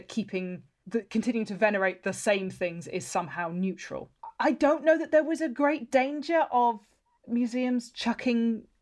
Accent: South West England, United Kingdom; I grew up just outside of Bristol

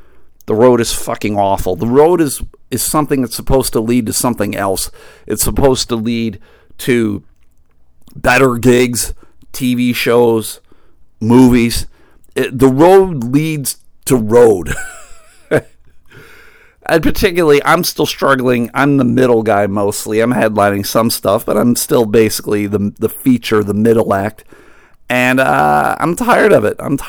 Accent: Buffalo, New York, United States; I grew up in Buffalo. I care about the Sabres. I care about the Bills.

